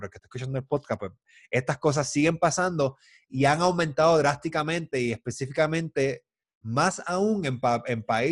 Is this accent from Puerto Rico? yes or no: yes; Puerto Rico; Pero la realidad es que nosotros somos puertorriqueños